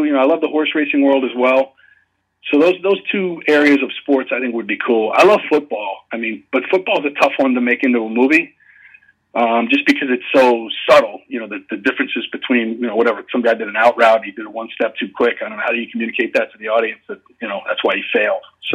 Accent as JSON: {"language": "English", "town": "Shoreham", "region": "New York", "country": "United States", "tie": "born or raised there", "said": "I grew up in Shoreham on Long Island, and in Riverhead, there was a thing called the Riverhead Raceway."}